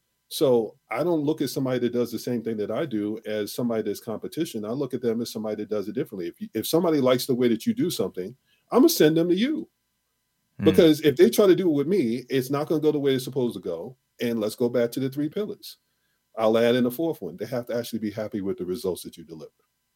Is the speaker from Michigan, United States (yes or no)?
no; New York, United States; moved away; I came from New York and then I went to California.